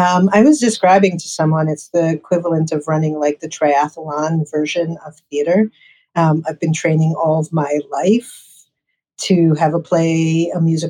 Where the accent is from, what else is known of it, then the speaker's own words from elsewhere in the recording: New York City, New York, United States; Well, you know, I grew up in New York City. I went to the High School of Music and Art, which is now known as LaGuardia.